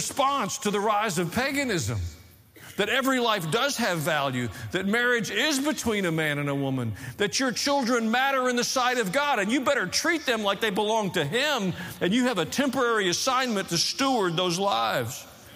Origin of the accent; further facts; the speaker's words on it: Tennessee, United States; I grew up in Tennessee, folks.